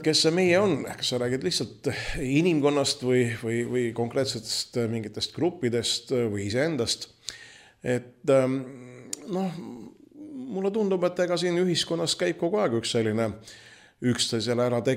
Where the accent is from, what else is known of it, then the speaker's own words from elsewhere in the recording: Tallinn, Harju County, Estonia; mina kasvasin Mustamäel, käisin Kännu Kukka juures koolis